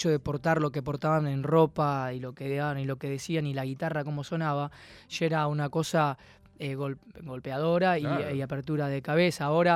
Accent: Buenos Aires, Argentina; born there; de aquella costa del río Paraná de Las Palmas, incluso se llevó balnearios completos, y el lugar donde yo nací se borró

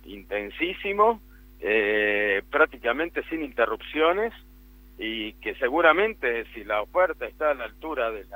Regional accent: Argentina; lo sentí como realmente como un argentino.

